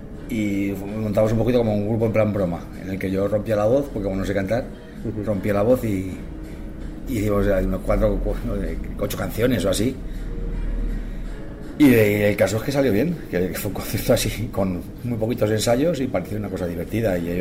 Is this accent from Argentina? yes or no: no; Valencia, Valencian Community, Spain; born there; Nací en València en el año 64.